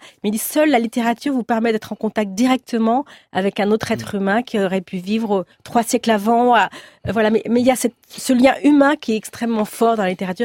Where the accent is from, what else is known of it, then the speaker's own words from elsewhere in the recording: Paris, Île-de-France, France; Moi, je viens d'une famille assez bourgeoise. J'ai souvent raconté dans mes livres. J'ai été élevée à Paris dans une famille intellectuelle de la rive gauche